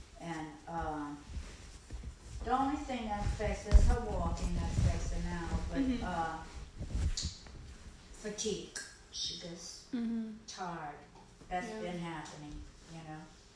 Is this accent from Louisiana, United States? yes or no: yes; Belrose, Louisiana, United States; also born or lived in Pankaville, Louisiana; I was born in Pankaville, Louisiana, at a little hospital called St. Elizabeth's. And I grew up on a plantation, and the name of it was Sweet Home Plantation. That was in Belrose, Louisiana.